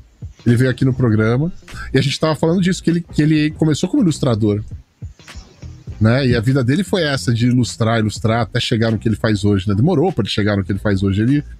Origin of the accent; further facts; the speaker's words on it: São Paulo, Brazil; e trabalhava em São Paulo, sou de São Paulo, como office boy e tal, e andava pra cima e pra baixo.